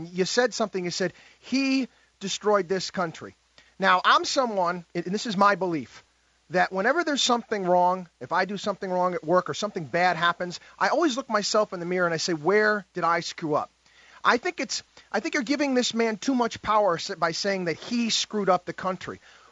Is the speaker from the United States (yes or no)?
yes; Albany, New York, United States; And the reason why I go to you, Michael, I'm from Albany, New York.